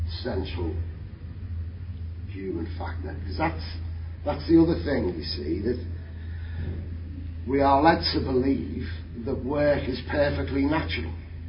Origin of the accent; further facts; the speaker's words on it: Liverpool, North West England, United Kingdom; we're not English, we are Scouts. Mm. We have no desire to be English.